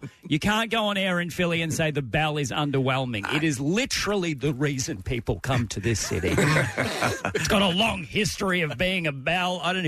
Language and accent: English; Melbourne, Victoria, Australia; I'm from Melbourne.